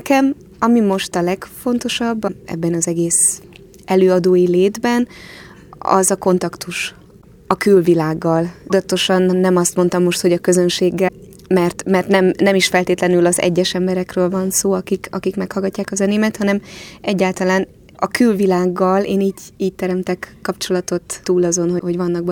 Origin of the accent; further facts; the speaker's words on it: Hungary; az, hogy Magyarországon nőttem föl, és egy belenőttem itt egy millióbe, egy kultúrába